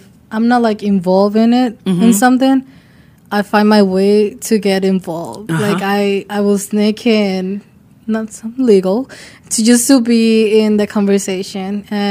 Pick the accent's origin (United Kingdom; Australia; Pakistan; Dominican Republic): Dominican Republic; So we come from the Dominican Republic.